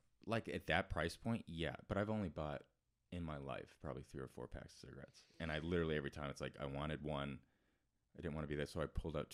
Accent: Seattle, Washington, United States; I'm from Seattle, so it was fun to get back up there.

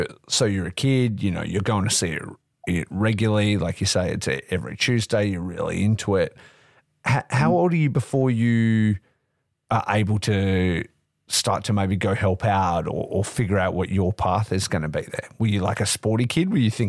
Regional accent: Australia; It's I always talk about this and kind of the difference growing up as like an Australian fan versus, you know, the people and friends I have in America

